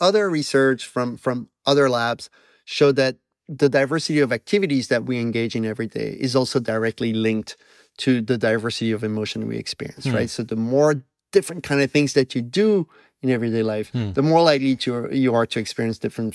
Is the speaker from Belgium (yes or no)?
yes; Belgium; accent: Belgian; I was extremely self-conscious of my Belgian accent.